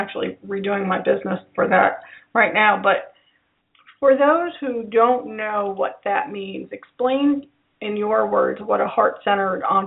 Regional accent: New Jersey, United States; now in Louisville, United States; and I'm recording live in from Louisville, but I'm an East Coast girl, and I think your story, because I'm from North Jersey, but originally I'm from North Jersey and spent most of my childhood

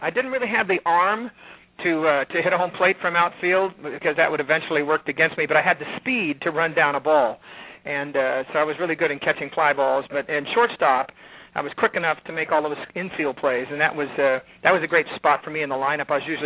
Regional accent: Sacramento, California, United States; I was raised in Sacramento by my grandparents

